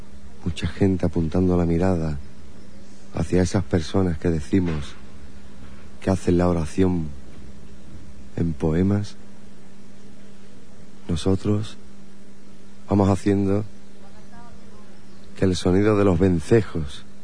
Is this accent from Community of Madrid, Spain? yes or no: no; Jerez de la Frontera, Andalusia, Spain; somos cristianos por la gracia de Dios. Que en Jerez de la Frontera se vive la Semana Santa como Dios manda, y que somos andaluces por la gracia de Dios también. Somos marianos